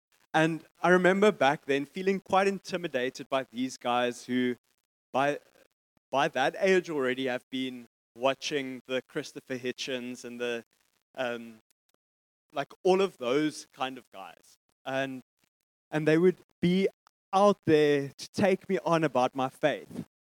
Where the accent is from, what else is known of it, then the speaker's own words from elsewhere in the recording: Bloemfontein, Free State, South Africa; now in Stellenbosch, South Africa; But I'm originally from Bloemfontein and then came to study here and studied some more.